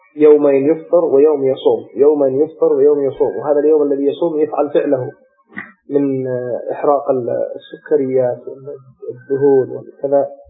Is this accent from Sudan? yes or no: no; Yemen; عندنا في اليمن يقول بصوم نص التنبيه